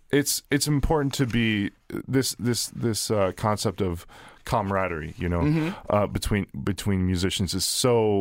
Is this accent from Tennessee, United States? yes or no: no; Mechanicsburg, Pennsylvania, United States; I grew up in Mechanicsburg